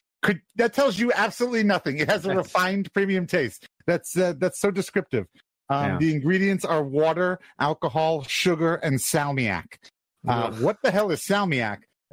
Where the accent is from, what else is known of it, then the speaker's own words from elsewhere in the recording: New York, United States; But I am from Long Island, and you would always say on Long Island.